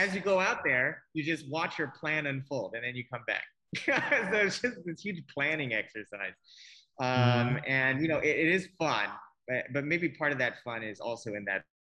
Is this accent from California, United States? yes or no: yes; California, United States; when I was growing up in the States and I was surfing there, you know, the culture, it's old